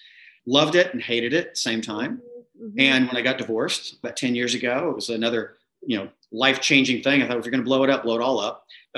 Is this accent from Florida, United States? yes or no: no; Texas, United States; also born or lived in New York; I grew up in West Texas and played tennis all over the world and played at the University of Oklahoma